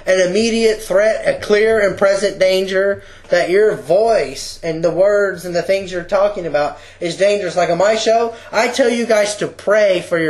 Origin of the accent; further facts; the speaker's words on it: Texas, United States; moved away; it was called the H Award because I was from Texas and this was Huntington High School.